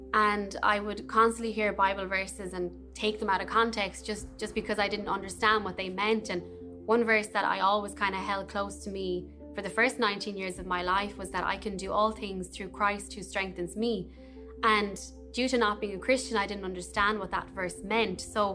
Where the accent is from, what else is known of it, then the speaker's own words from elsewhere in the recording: Limerick, Munster, Ireland; I'm from Limerick. I'm 23 years old.